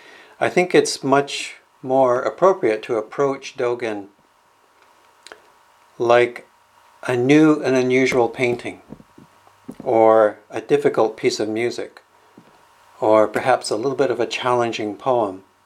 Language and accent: English; Calgary, Alberta, Canada; I grew up in Calgary, as probably a lot of you know, and we didn't have much fog there. And so when I first moved to Vancouver